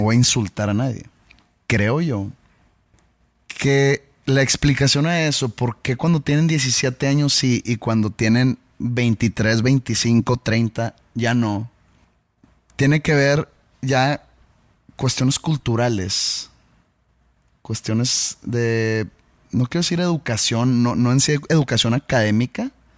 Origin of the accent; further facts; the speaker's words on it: Mexico; mucha gente, al yo dar mi opinión, me ha llamado hasta que soy un mal mexicano